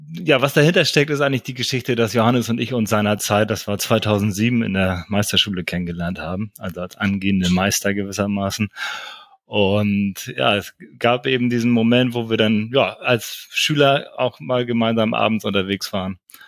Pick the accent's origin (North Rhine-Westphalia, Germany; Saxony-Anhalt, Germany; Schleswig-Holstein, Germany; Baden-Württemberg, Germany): Schleswig-Holstein, Germany; Genau, wir kommen hier aus dem Kieler Raum, wobei wir eben unsere Firma in Schinkel gegründet haben. Das ist ein kleiner Ort westlich von Kiel am Nordostseekanal gelegen